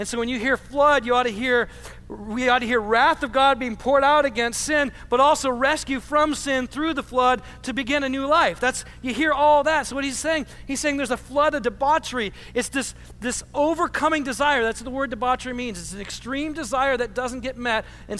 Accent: Michigan, United States; You know, I grew up in Michigan, and I was done with the Lions at least 100 times in my life, okay?

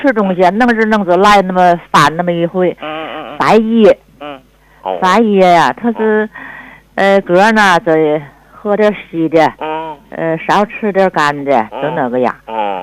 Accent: Jinghai, Tianjin, China; 啊，天津静海。

